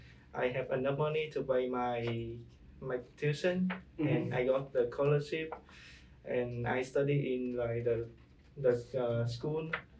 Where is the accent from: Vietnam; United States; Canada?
Vietnam; English is a second language; moved away; And I'm come from Vietnam.